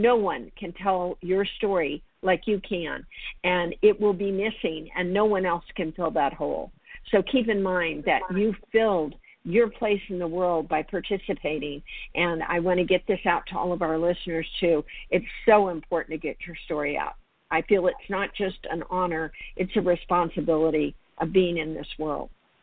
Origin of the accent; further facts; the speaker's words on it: San Antonio, Texas, United States; born there; Texas happens to be my home state. I was born in San Antonio, so I have a tremendous affinity for Texas and Texans.